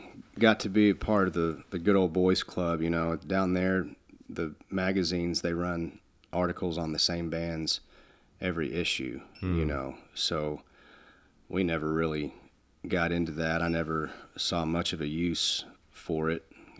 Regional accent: Fort Worth, Texas, United States; now in Denton, United States; I was raised in Fort Worth. I live in Denton now, which is just about 30 miles north of Fort Worth.

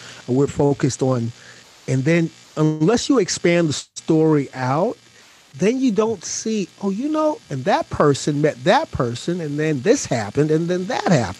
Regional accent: London, United Kingdom; born there; I was born in London, in North London, at St. Mary's Hospital in Paddington.

